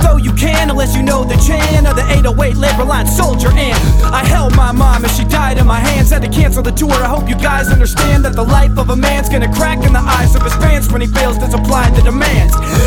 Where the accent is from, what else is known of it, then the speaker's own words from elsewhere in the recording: Kansas City, United States; I was born and raised in Kansas City.